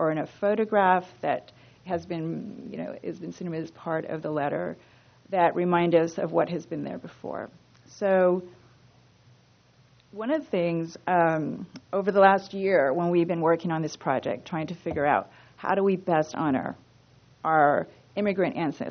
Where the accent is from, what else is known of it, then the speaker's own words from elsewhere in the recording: Arroyo Grande, California, United States; I grew up here in Arroyo Grande. Both sides of my family farmed here